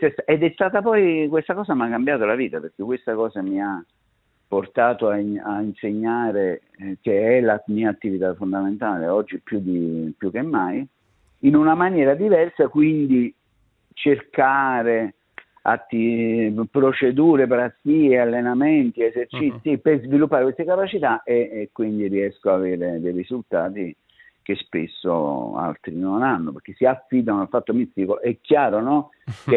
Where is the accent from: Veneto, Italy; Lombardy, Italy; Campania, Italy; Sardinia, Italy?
Campania, Italy; Naples; E io chiaramente da napoletano: "Sì … " E erano tipo 2 mesi che stavo là